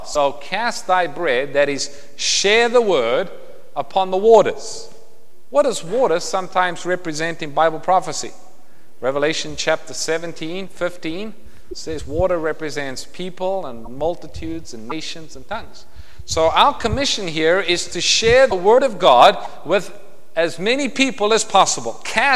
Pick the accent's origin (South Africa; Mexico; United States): South Africa; I grew up in South Africa